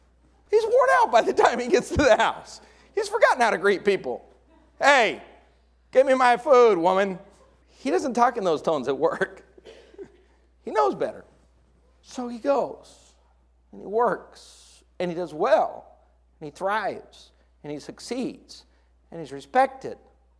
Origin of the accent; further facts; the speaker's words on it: Colorado, United States; growing up in Colorado, I remember a couple times leaving our bikes outside, and it would drop 6, 8, 10 inches of snow.